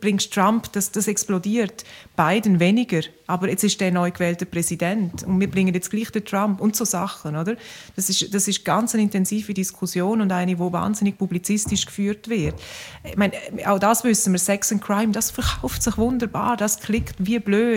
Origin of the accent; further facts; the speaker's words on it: Graubünden, Switzerland; Ich komme aus dem Engadin